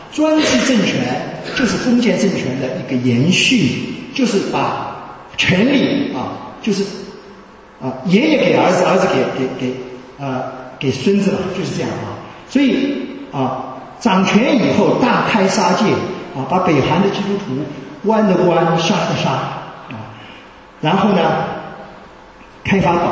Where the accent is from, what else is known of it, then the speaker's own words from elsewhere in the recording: China; moved away as an adult; 就像我们中国人出国嘛，啊，在座的各位可能出国了2个月，可能出国了10年、20年，对不起，我已经出国了32年啊！我们那个时候出来，一个是讲念书，做个学位啊，一方面我们也想到说回国报效祖国啊